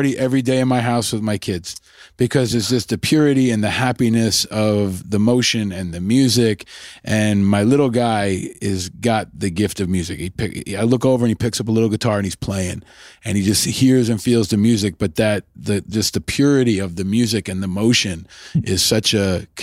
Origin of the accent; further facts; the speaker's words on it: New York, United States; I grew up in New York, of course.